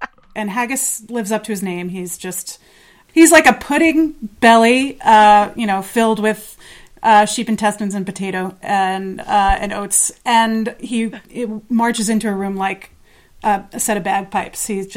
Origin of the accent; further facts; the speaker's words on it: New York, United States; So I grew up in New York. We would drive to New Jersey to a Scottish bakery